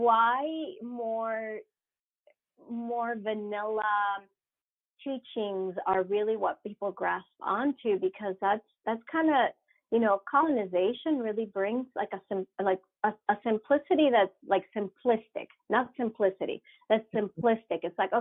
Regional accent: Venezuela; You know, even growing up in Venezuela, people couldn't even pronounce my name.

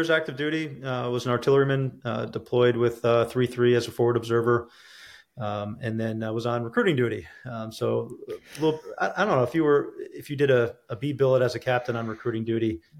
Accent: Brunswick, New York, United States; Grew up in upstate New York, a little town called Brunswick, outside of the city of Troy. Out in the country, beautiful little area there.

